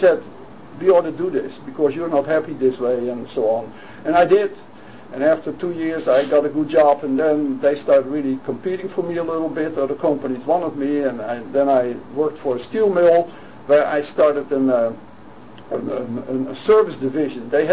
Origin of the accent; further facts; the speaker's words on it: Netherlands; moved away; I was glad I was away from Holland and I was here and all that kind of stuff. And immigration at that time was a big thing in the Netherlands